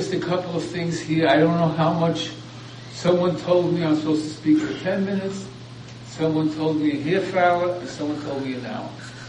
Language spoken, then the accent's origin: English; United States; now in Israel; he knew I'm an American, and he knew that in America there's camps